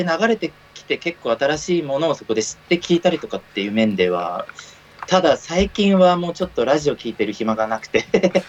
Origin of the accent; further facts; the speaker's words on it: Zushi, Kanagawa, Japan; now in Tokyo, Japan; 地元神奈川なんですよ。